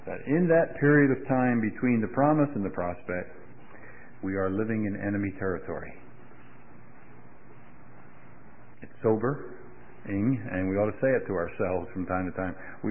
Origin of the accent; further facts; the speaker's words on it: Philadelphia, Pennsylvania, United States; I was raised in Philadelphia, and I have ridden many subways and trolley cars.